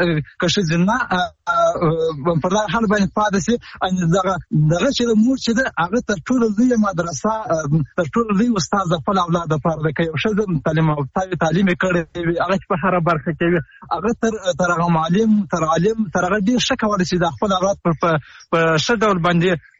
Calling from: Helmand, Afghanistan; د هلمند ولایت نه.

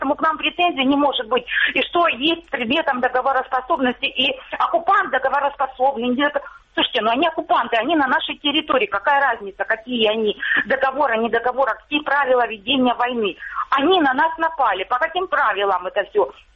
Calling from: Luhansk Oblast, Ukraine; Алло, здравствуйте, Луганщина

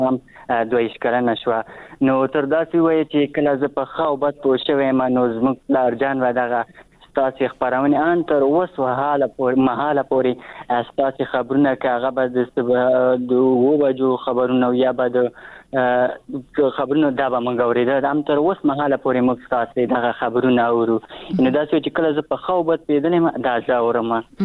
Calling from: Achin, Nangarhar, Afghanistan; در سره تماس کیم د ننګرهار ولایت اچینو لسوالینه

